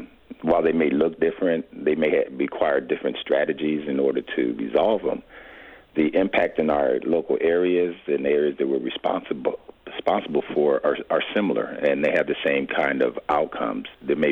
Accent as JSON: {"language": "English", "town": "Milwaukee", "region": "Wisconsin", "country": "United States", "tie": "born there", "said": "I was born in Milwaukee, and Milwaukee has always been a very segregated city."}